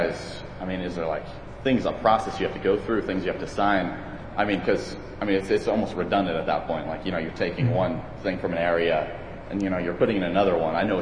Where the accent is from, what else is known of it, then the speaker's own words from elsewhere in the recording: San Diego, California, United States; I'm from San Diego.